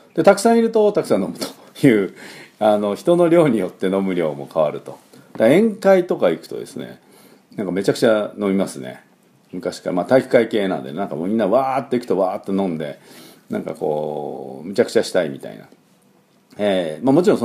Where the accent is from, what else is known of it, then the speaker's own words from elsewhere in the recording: Kyushu, Japan; 多分九州ね、の出身なんで、弱くはないでしょうね